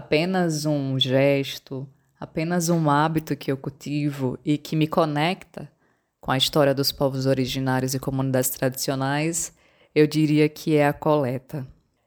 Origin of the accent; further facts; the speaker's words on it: Natal, Rio Grande do Norte, Brazil; Eu nasci e sempre vivi na cidade. Eu sou de Natal, Rio Grande do Norte.